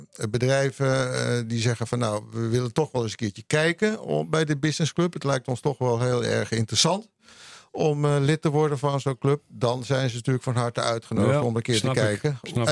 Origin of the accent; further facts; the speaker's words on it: Hilversum, North Holland, Netherlands; also born or lived in Huizen; Maar na 3 maanden ben ik naar Hilversum vertrokken met mijn ouders.